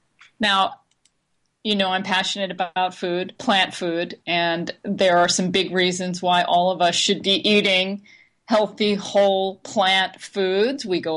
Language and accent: English; New York, United States; also born or lived in California; I live in New York right now, and I'm from New York, but I was living in California for about 9 years